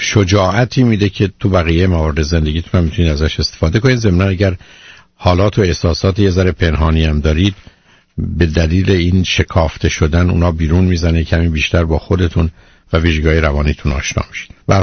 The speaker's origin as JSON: {"language": "Persian", "country": "Iran", "tie": "born or raised there", "said": "بسیاری از ما که در ایران بزرگ شدیم"}